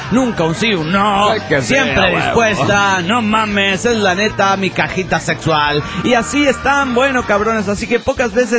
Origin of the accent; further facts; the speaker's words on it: Guadalajara, Jalisco, Mexico; en mi tierra y en cuando viví ahí en mi tierna infancia en Guadalajara